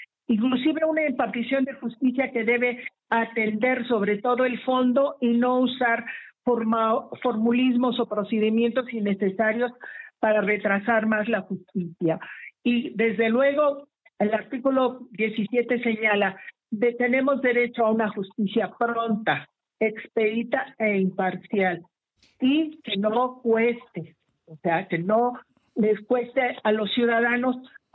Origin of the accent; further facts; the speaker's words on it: Mexico; cada uno de nosotros como mexicanos y mexicanas